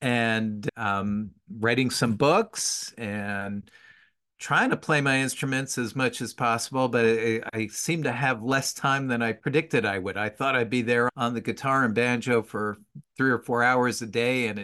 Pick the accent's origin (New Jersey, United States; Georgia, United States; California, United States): New Jersey, United States; also born or lived in England; Yeah, I love to say that I grew up in God's country, and that was New Jersey. And I did spend a couple of years in England as well when I was a kid. My mom's British.